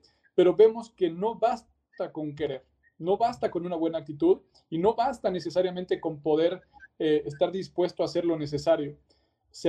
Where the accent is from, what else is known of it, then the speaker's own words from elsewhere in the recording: Mexico; que como mexicanos o latinoamericanos tenemos una grandísima creatividad, un grandísimo empuje.